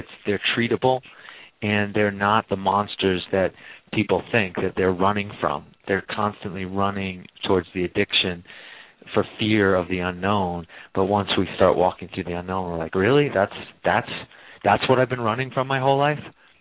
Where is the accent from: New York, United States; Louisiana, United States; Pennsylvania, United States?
New York, United States; I grew up in New York, Irish Catholic kid